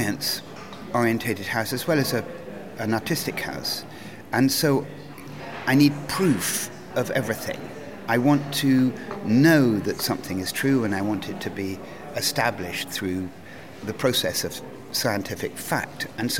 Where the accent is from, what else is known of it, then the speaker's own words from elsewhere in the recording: Cambridge, East of England, United Kingdom; I grew up pretty much in the Museum of Archaeology and Anthropology in Cambridge, where my father was professor.